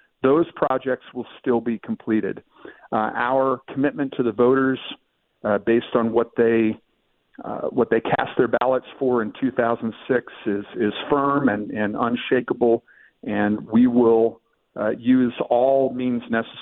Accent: Athens, Ohio, United States; You know, I loved growing up in Athens. It's in the foothills of the Appalachians. It is absolutely resplendent with fall color.

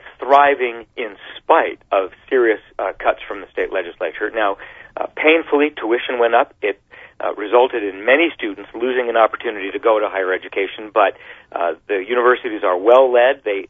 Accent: Tucson, Arizona, United States; growing up in Tucson as I did

